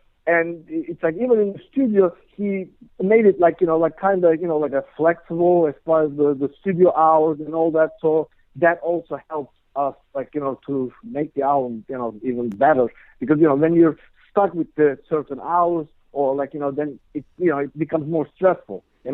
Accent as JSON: {"language": "English", "region": "Istanbul", "country": "Turkey", "moved": "as an adult", "lives_now": "New Jersey, United States", "said": "I'm originally from Istanbul, Turkey."}